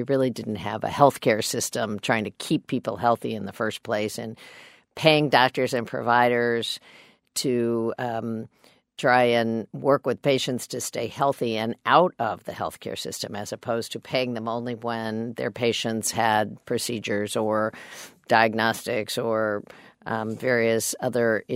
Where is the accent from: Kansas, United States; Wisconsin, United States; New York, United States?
Kansas, United States; Well, I'm a Democrat from Kansas, so I have to be an optimist.